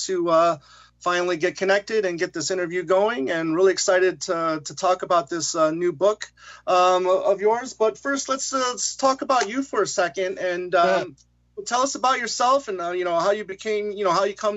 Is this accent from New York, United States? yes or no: no; Michigan, United States; Growing up in Michigan myself, became a pretty big Red Wing fan.